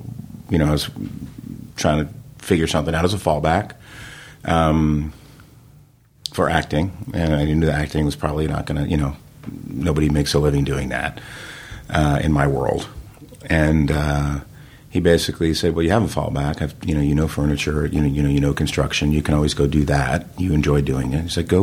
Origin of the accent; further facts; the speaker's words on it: New Jersey, United States; So I mean, I grew up in New Jersey. I was doing theater, and it was sort of like, well, you know, you're not going to be an actor because, like, you need to go get a job.